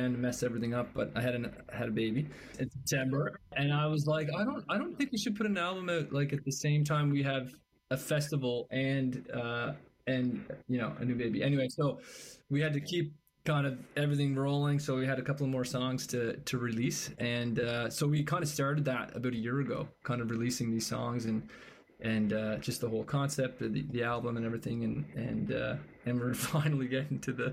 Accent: Prince Edward Island, Canada; growing up in Surrey, PEI

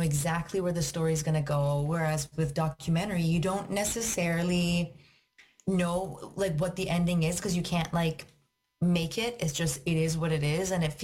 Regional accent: Iran; growing up in Iran, like, one, the government thinks that, you know

